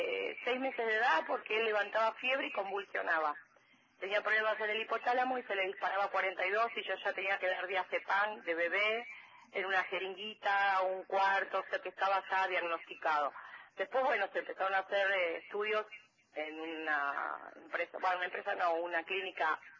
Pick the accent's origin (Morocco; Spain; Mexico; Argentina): Argentina; Buenos Aires; yo soy porteña, me fui a vivir a un pueblito que se llama Puan, que está a 100 kilómetros de Bahía Blanca